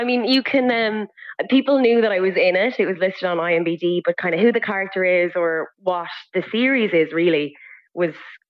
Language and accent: English; New Ross, Leinster, Ireland; A proud New Ross woman, absolutely, yeah. I was there, like went to school, primary and secondary school there, and did drama in Wexford town. So proud Wexford woman.